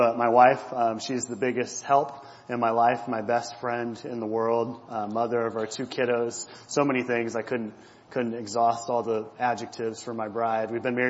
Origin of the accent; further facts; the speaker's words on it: Holden, Missouri, United States; I'm from Holden, Missouri. So some of you guys know a small town like that. I've been over in Harrisonville a handful of times throughout life. Grew up in this area my whole life.